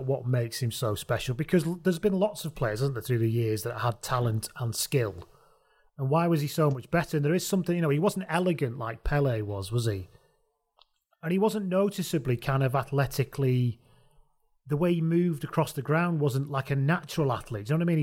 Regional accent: England, United Kingdom; as we're all English people sat here

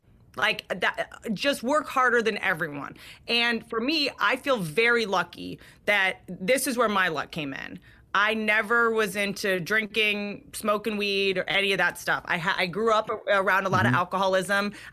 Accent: Washington, District of Columbia, United States; Washington, D.C., sir. Washington, D.C. in Virginia.

